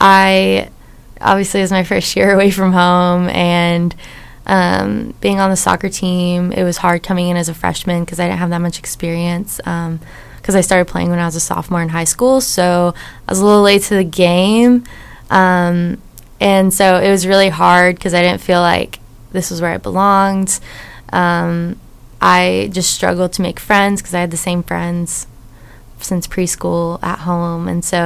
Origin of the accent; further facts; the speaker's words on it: Springdale, Arkansas, United States; So I'm 21 now. Whoop, whoop. I'm from Springdale, Arkansas, which is really close to Fayetteville, if anyone's familiar.